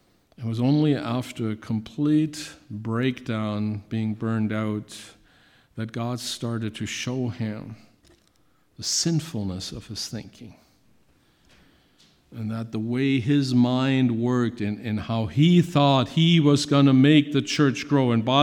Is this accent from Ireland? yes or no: no; Germany; I grew up in Germany